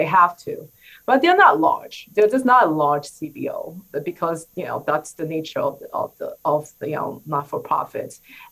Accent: Flushing, New York, United States; I grew up being a huge Mets fan. I grew up in Flushing.

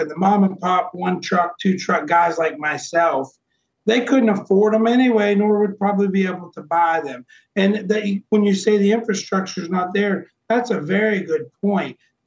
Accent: Midwest, United States; I'm from the Midwest originally

